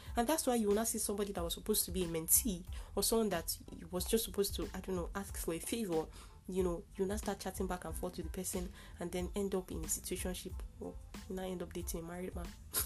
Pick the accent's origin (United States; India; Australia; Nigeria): Nigeria; I'm Nigerian, so I know what I'm talking about. I'm not trying to shade my people